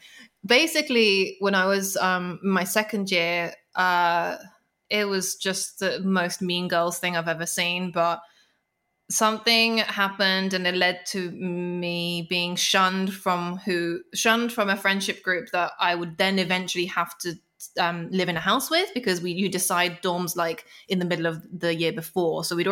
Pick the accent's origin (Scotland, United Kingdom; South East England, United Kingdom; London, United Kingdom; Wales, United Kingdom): London, United Kingdom; Growing up in London, it's super diverse, especially the school I went to was a C of E school, but you know, it was like a state C of E.